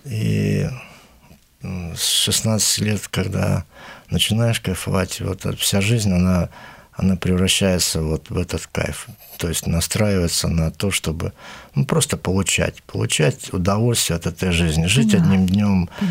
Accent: Lgov, Kursk Oblast, Russia; born there; Я родился в Курской губернии, в городе Льгое.

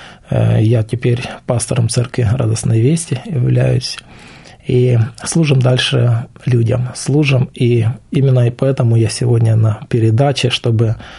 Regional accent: Slobozia, Transnistria, Moldova; я сам из Молдавии, жил возле Тирасполя в Слободзее, в городе сейчас.

